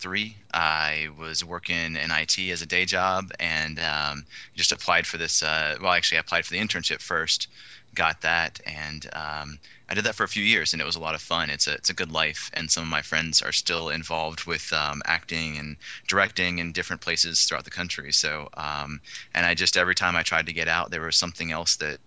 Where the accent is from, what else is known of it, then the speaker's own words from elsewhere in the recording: Kentucky, United States; also born or lived in South Carolina; now in Atlanta, United States; So I moved down here originally from Kentucky and went through South Carolina for college.